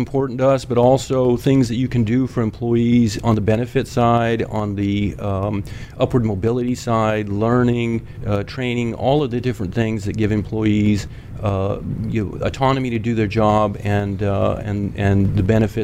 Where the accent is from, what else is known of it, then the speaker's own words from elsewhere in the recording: Iowa City, Iowa, United States; Iowa City.